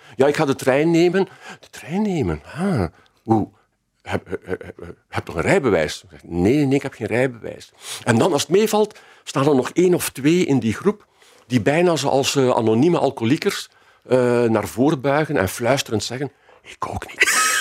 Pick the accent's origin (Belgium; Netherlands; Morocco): Belgium; Ghent, East Flanders; ik ben geboren en getogen Gentenaar